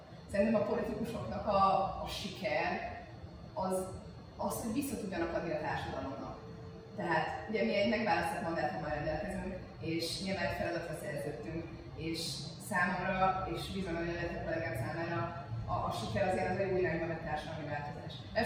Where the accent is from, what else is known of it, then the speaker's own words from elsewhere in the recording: Hungary; also born or lived in Canada; Kanadába születtem, édesapám egy posztdoktori képzést csinált a Montreali Egyetemen, és én kisgyerekként éltem kint, szóval elég fiatalon költöztem haza, már az óda közepén is itthon tanultam.